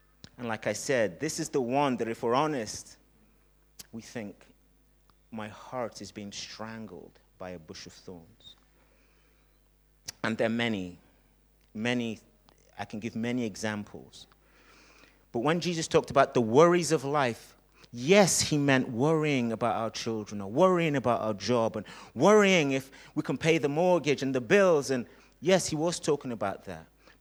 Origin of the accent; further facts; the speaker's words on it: Nigeria; born there; I'm happy where I was born. Hallelujah. Do you know what I mean? Praise God. I was born in Nigeria, and I'll take that any day.